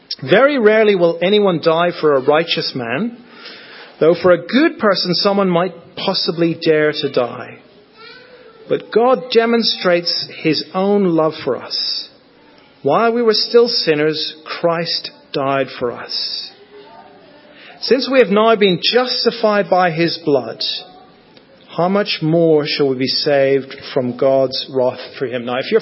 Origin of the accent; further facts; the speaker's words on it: Northern Ireland, United Kingdom; As I said, I grew up in Northern Ireland